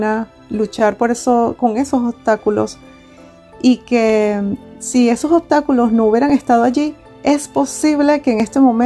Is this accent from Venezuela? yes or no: yes; Venezuela; moved away; Y el momento en que salí de Venezuela por primera vez, llegué a ver las cosas en algún modo fáciles